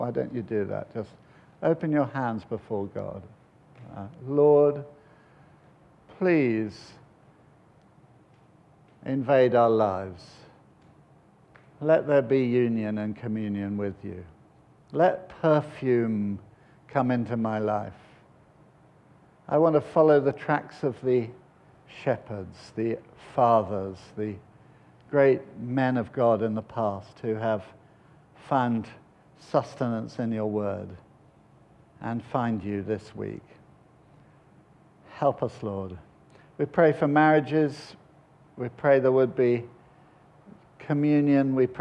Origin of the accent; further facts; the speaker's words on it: United Kingdom; I kind of was standing there, I thought, I am British.